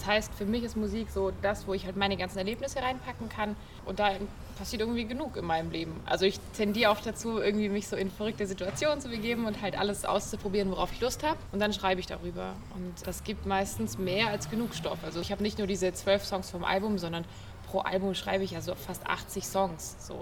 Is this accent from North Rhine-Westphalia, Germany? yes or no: no; Baden-Württemberg, Germany; now in Berlin, Germany; das ist ja meine Heimat irgendwie, da bin ich hergekommen. So, da war ich ganz lange, inzwischen wohne ich in Berlin oben.